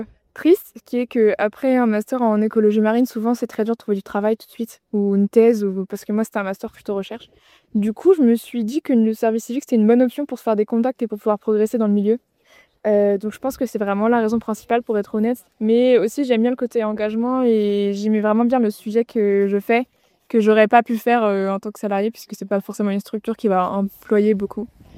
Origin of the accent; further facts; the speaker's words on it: Saint-Brieuc, Brittany, France; also born or lived in Brest; Alors moi j'ai grandi en Bretagne, à Saint-Brieuc et à Brest notamment.